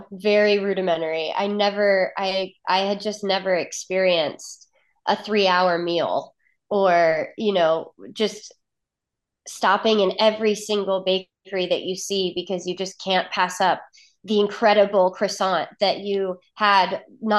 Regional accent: Chesapeake, Virginia, United States; So I am originally from Chesapeake, Virginia. So not too far from Charlottesville. And, you know, growing up in the Hampton Roads was a little bit of a food desert.

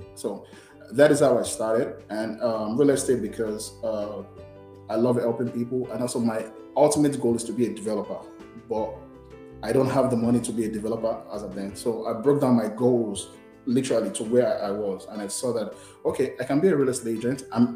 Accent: Nigeria; most times we grew up in Nigeria with a culture of debt is not good.

